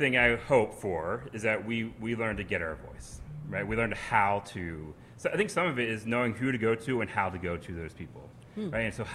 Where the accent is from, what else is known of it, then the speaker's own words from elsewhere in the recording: Philadelphia, Pennsylvania, United States; I am from Philly, yeah.